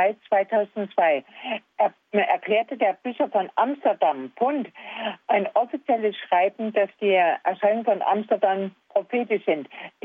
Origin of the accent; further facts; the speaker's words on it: Bavaria, Germany; Ich komme aus Bayern.